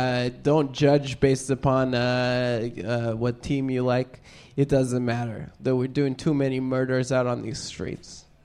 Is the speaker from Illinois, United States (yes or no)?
yes; Chicago, Illinois, United States; I don't know. I'm from Chicago. What do I know?